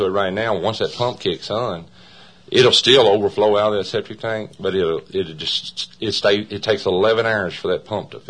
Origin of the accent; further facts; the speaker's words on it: Lexington, Kentucky, United States; also born or lived in Stamping Ground / Jeffersonville; Yeah. I was raised in Lexington, and then we moved to Stamping Ground. And stayed up there for about 10 years, and then we went to Jeffersonville.